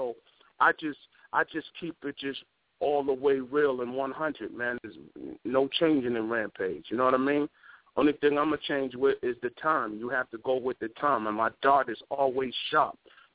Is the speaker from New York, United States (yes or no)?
yes; Brooklyn, New York, United States; And I'm from Brooklyn, Flatbush. But I used to hang out in Rochdale and all that.